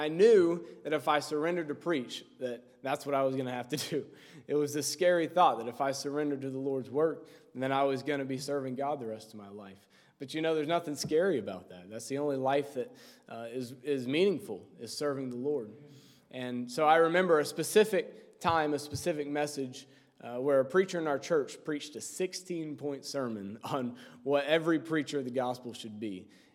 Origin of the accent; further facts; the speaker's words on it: Knoxville, Tennessee, United States; I grew up in Knoxville, Tennessee, just like Wyatt there at the Temple Baptist Church, and under Pastor Clarence Sexton.